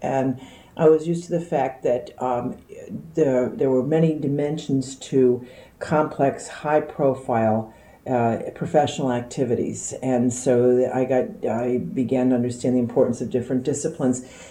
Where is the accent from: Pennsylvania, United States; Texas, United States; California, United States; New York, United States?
Pennsylvania, United States; Darby; born there; I was born in Darby, Pennsylvania, which is right outside of Philadelphia.